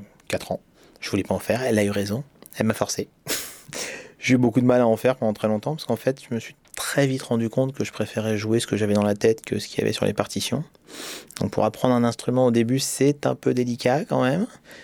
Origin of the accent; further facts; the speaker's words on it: Côte d’Ivoire; born there; je vivais en Côte d'Ivoire. Je suis né en Côte d'Ivoire.